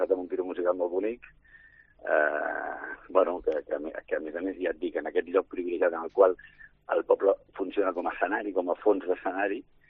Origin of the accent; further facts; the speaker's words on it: Catalonia, Spain; perquè com a catalans, no?, sembla que sempre celebrem les derrotes